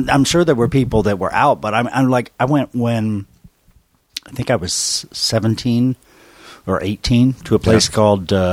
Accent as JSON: {"language": "English", "town": "Cleveland Heights", "region": "Ohio", "country": "United States", "tie": "born or raised there", "said": "I grew up in Cleveland Heights in the 70s."}